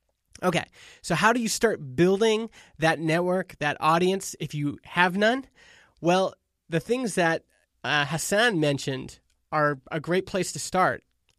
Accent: Canada; because I'm Canadian. We say A a lot.

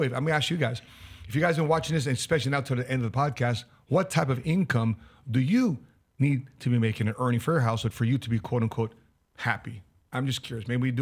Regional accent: Philippines; Because I'm Filipino, I got to take my shoes off.

